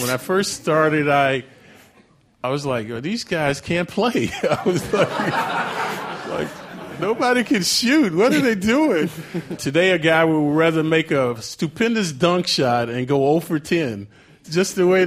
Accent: the South, United States; And I'm from the South, so I still believe that if not for sports, the South would be segregated.

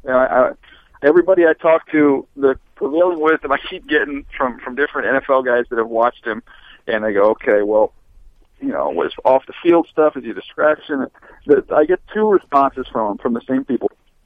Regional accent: San Diego, California, United States; I mean, we grew up in San Diego.

